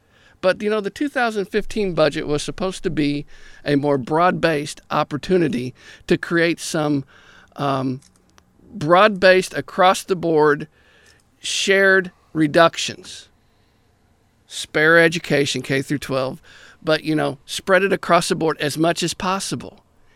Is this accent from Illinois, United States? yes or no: yes; Harrisburg, Illinois, United States; Anybody that knows me and knows how I grew up in Harrisburg and Illinois knows I'm not a lap dog.